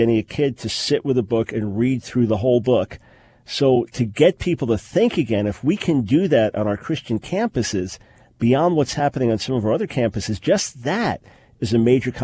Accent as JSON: {"language": "English", "region": "New York", "country": "United States", "said": "Look, I'm a New Yorker living in the South."}